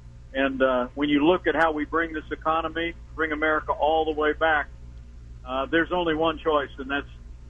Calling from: Traverse City, Michigan, United States; I'm actually sitting on the tarmac. Traverse City, Michigan.

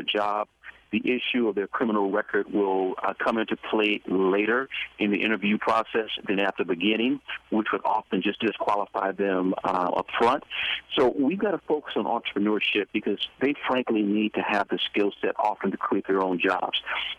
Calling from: Washington, District of Columbia, United States; So I'm calling you from Washington, D.C. right now

